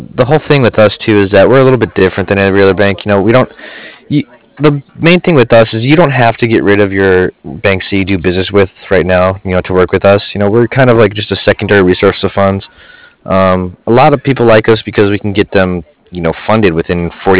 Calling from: Cardiff, Wales, United Kingdom; I'm calling from Cardiff.

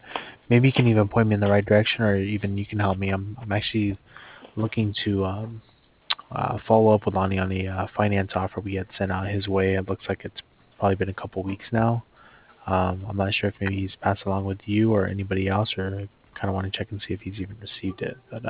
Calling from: Cardiff, Wales, United Kingdom; I'm calling over from Cardiff.

